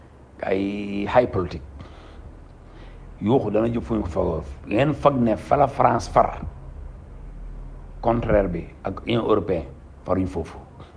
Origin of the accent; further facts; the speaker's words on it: Senegal; moi, en tant que Sénégalais